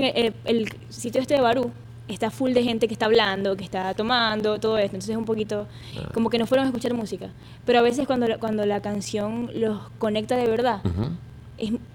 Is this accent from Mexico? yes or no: no; Venezuela; now in Miami, United States; Qué casualidad que estaba acá en Miami, tenía una semana de llegar. Yo me vine como una loca, me vine de Venezuela